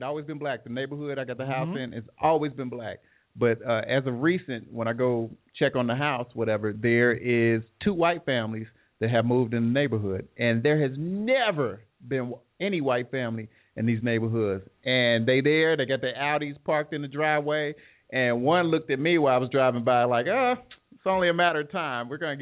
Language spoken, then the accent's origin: English; Ohio, United States; And see, I grew up in Ohio, so we was directly influenced by New York.